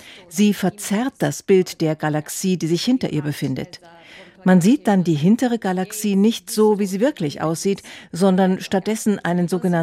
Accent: Aosta Valley, Italy; now in Munich, Germany; Ich komme aus den Bergen, aus dem Aostatal. Und mir ist es wichtig, weiterhin nah bei den Bergen zu sein.

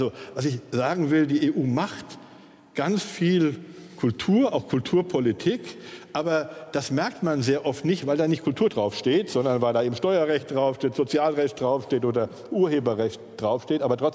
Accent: Hesse, Germany; also born or lived in Rhineland / Ruhr area; now in Berlin, Germany; Ja, ich bin Hesse, bin irgendwann übers Rheinland und das Ruhrgebiet nach Berlin gekommen. Jetzt bin ich Berliner. Ja, ich bin natürlich auch Deutscher und spreche auch Deutsch.

